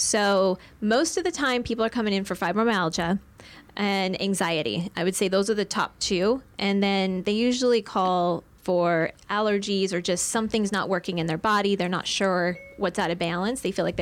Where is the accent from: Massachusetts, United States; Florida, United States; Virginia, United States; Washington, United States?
Washington, United States; Mukilteo; now in Tucson, United States; about 30 minutes north of Seattle. It's called Mukilteo, Washington.